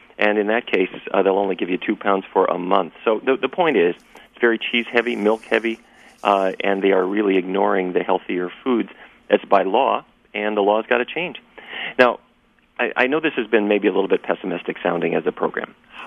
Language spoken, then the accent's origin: English; Fargo, North Dakota, United States; I grew up in Fargo, North Dakota. And my grandfather was a cattle rancher.